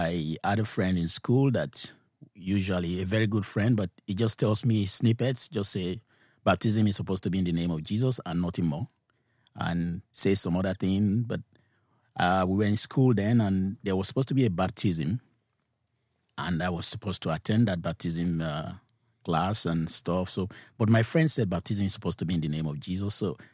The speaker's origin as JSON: {"language": "English", "country": "Nigeria", "tie": "born there", "said": "Yes, I was born in Nigeria."}